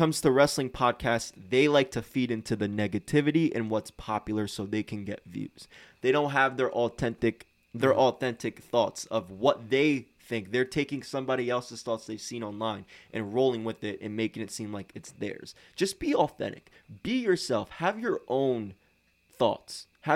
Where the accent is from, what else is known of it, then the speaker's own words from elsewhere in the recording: Lebanon, Pennsylvania, United States; But I'm actually born and raised here in Lebanon. I went to Cedar Crest, class of 2021. Grew up in the Ebenezer area. I had a great childhood.